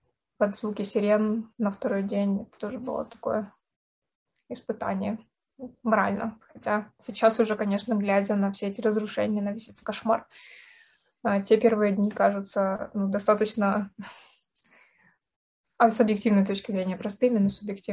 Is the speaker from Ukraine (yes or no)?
yes; Dnipro, Dnipropetrovsk Oblast, Ukraine; прогремели первые взрывы, в том числе в моем родном городе, в Днепре.